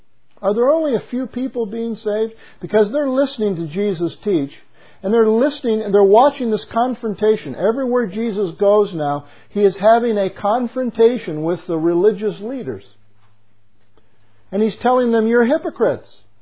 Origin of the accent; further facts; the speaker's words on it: United States; born there; I used to think I was saved because I was born here in America, because America is a Christian nation.